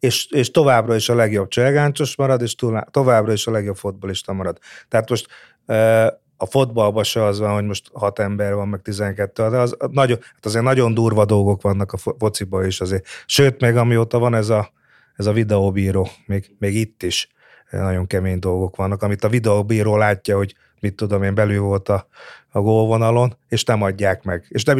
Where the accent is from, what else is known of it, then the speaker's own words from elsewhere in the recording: Hungary; mi magyarok vagyunk, tehát el lehet innen menekülni, meg el lehet futni, de akkor is magyar lesz-e.